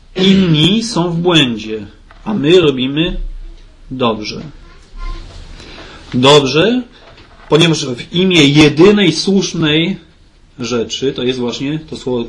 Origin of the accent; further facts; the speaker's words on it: Grand Est, France; Wychowałem się w takim zborze dosyć rodzinnym w Alzacji.